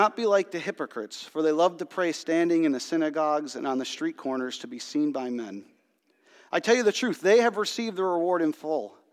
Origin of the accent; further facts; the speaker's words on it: New Jersey, United States; I'm Italian and I'm from New Jersey. So what it means if you're born in New Jersey and you're Italian, you grew up Catholic.